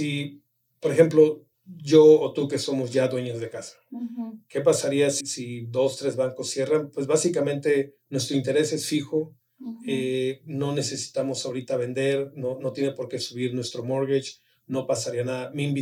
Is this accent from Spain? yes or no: no; Mexico; para los que somos de México estamos muy familiarizados